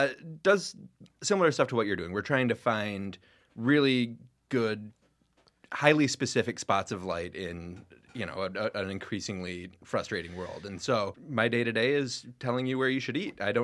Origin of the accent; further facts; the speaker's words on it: Flint, Michigan, United States; You know, I grew up in and around Flint, Michigan, which is a place that's been pummeled consistently with bad news after bad news after being kind of this like Midwestern paragon of the American dream.